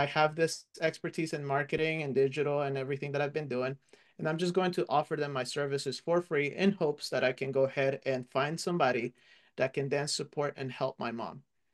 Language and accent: English; Manassas, Virginia, United States; the house that I grew up in Manassas, Virginia